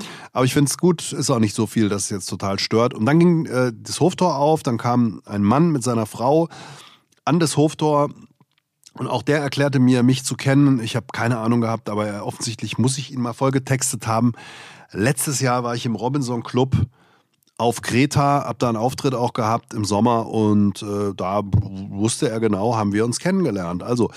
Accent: Hesse, Germany; Ich bin ja nun mal in Hessen aufgewachsen.

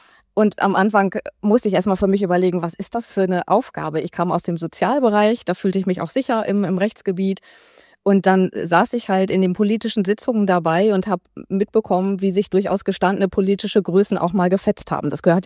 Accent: Delmenhorst, Lower Saxony, Germany; Und Delmenhorst ist meine Heimatstadt. Ich bin hier geboren, ich habe hier Abitur gemacht, ich habe hier meinen Mann kennengelernt und ihn auch geheiratet. Er ist im Übrigen auch ein waschechter Delmenhorster.

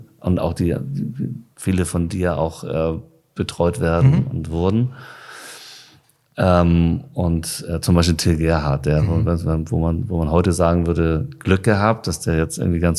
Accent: Hamburg, Germany; born there; Horn. Ich bin gebürtig. Ja. Born in Horn.

